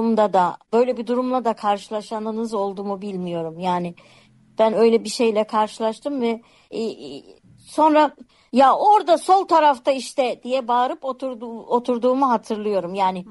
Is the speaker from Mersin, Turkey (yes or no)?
yes; Mersin, Turkey; Ben aslen Mersinliyim.